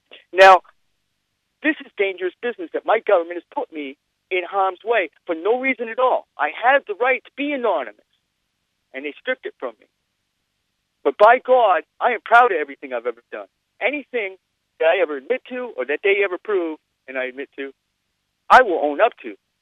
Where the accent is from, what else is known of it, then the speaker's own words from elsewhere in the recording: Maine, United States; born there; I was originally born in the state of Maine.